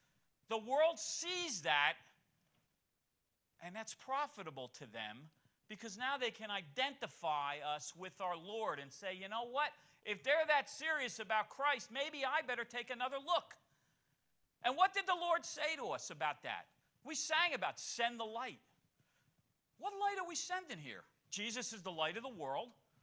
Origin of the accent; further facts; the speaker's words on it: Scotch Plains, New Jersey, United States; When I grew up in Scotch Plains, my neighbor, my uncle's father, he lived between us